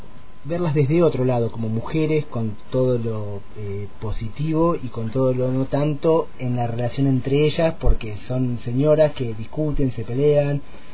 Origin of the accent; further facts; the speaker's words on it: Guaminí, Buenos Aires Province, Argentina; yo soy de un pueblito de la provincia de Buenos Aires, que para ustedes yo sé que somos todos porteños, pero bueno, queda muy lejos de un puerto, porque queda 500 kilómetros al sudoeste, 200 kilómetros desde acá, más allá de Bahía Blanca, que se llama Guaminí